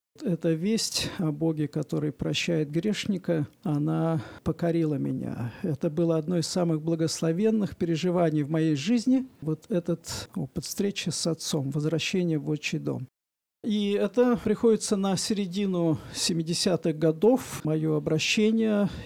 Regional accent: Moscow, Russia; я родился, вырос в Москве. Я достаточно уже пожилой человек. Мне 61 год. Я родился, вырос в верующей семье

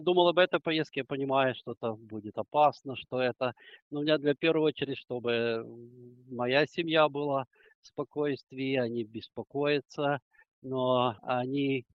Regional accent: Chernivtsi, Chernivtsi Oblast, Ukraine; Я и сам из Черновцов

